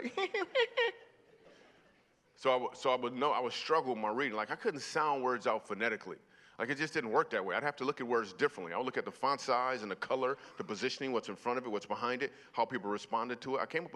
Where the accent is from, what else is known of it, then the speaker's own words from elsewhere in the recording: Michigan, United States; moved away as an adult; now in New York City, United States; Why did I move to New York City? Well, I grew up in Michigan, and the reason I moved to New York City is because